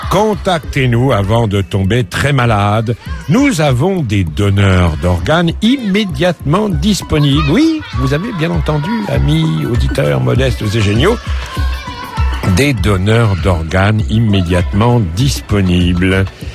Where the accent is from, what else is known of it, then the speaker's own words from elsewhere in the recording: France; Nous, on est français.